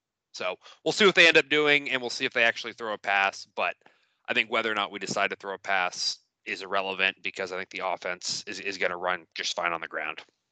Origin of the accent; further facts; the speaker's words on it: the South, United States; because I'm from the South and I was in New York last week and it was like 50 and I was cold